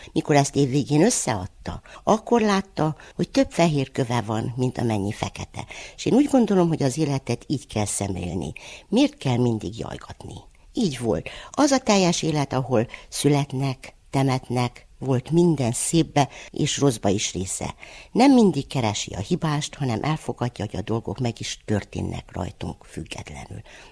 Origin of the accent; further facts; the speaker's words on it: Székely Land, Romania; mert annyit költözött a családom, tanító családból származom, szülőföldemnek tudhatom a székelyföldet, leginkább Kovászna és Hargita megyét. Ez az én szülőföldem.